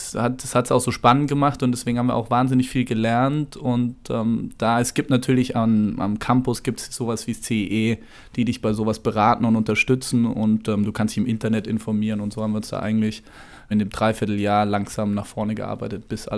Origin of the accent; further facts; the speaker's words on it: Bavaria, Germany; now in Karlsruhe, Germany; Als Bayer natürlich bin ich mit Würstchen aufgewachsen